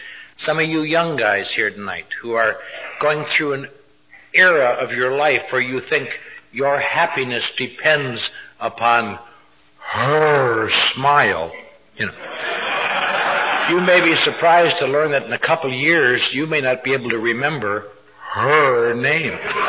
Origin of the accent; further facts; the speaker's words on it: Wisconsin, United States; I come from a little town up in northern Wisconsin, as I've mentioned many times. I was raised in the Lutheran religion.